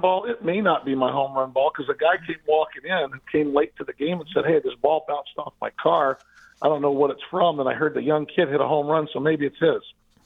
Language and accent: English; Merritt Island, Florida, United States; He was from Rockledge. I was from Merritt Island.